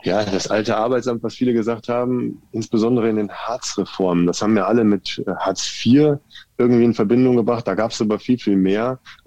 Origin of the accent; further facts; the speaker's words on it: North Rhine-Westphalia, Germany; now in Nuremberg, Germany; und bin Familienvater von 2 Jungs und wohne mittlerweile seit über 10 Jahren in Nürnberg. Groß geworden im Sauerland, studiert überwiegend im Ruhrpott. Und mittlerweile hier gut angekommen in Nürnberg und freue mich hier mittlerweile zugereister Franke zu sein.